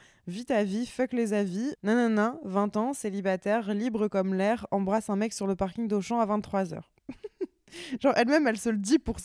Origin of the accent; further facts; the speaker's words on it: Lille, Hauts-de-France, France; Comme je viens de Lille, je me dis qu'il va m'emmener sur Paname